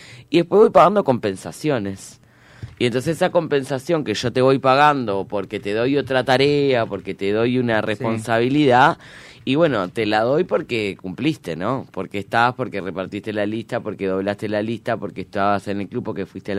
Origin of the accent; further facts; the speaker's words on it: Montevideo, Uruguay; y menos siendo montevideana